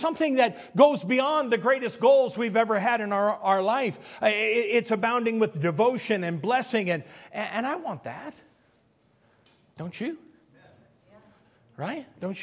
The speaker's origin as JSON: {"language": "English", "region": "Illinois", "country": "United States", "said": "Now, we're from Illinois, y'all. All we ever use in Illinois is pepper and salt."}